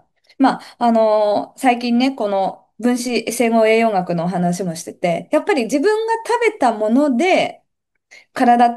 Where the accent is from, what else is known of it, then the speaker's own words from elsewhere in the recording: Aomori, Japan; あの青森の方だったんです。